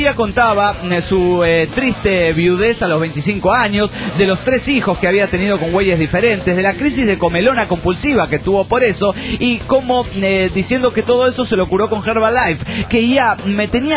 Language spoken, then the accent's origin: Spanish; La Gallareta, Santa Fe, Argentina; de La Gallareta, Santa Fe, República Argentina.